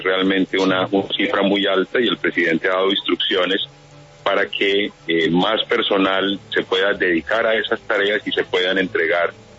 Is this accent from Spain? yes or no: no; Mocoa, Putumayo, Colombia; also born or lived in Popayán / Bogotá; Yo nací aquí, en Mocoa, estuve hasta los 14 años, fui a terminar el colegio a Popayán, luego fui a Bogotá a la universidad y luego de terminar la universidad regresé aquí.